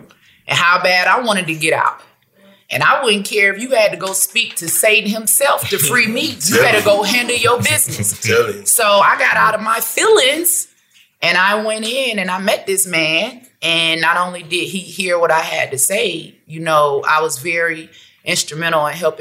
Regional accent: Buffalo, New York, United States; also born or lived in Maryland; So I was born in Maryland. I lived in Maryland for 6 weeks. Then they moved to Buffalo. I lived in Buffalo for the first 14 years of my life

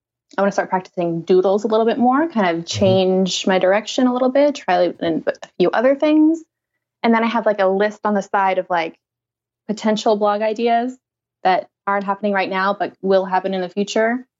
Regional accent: New York, United States; born there; I was born in New York. And that's kind of a rule there, is that you have to be a Yankees fan.

